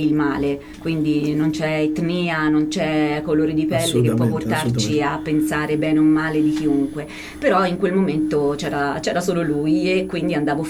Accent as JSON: {"language": "Italian", "town": "Gualdo Tadino", "region": "Umbria", "country": "Italy", "said": "andavo in giro per Gualdo Tadino, io sono di Gualdo Tadino, mano nella mano di mio nonno come se fosse un trofeo. Perché appunto in quell'epoca c'era solo lui nero"}